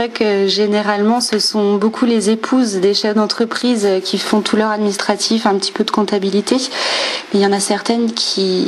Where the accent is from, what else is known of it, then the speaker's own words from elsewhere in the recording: La Rochelle, Nouvelle-Aquitaine, France; Oui, c'est ça, je suis originaire de La Rochelle.